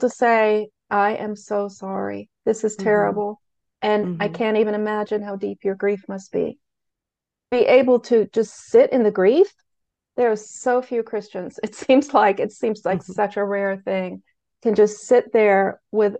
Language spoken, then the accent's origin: English; the South, United States; I'm from the South, so I'm going to say, bless your heart, all right?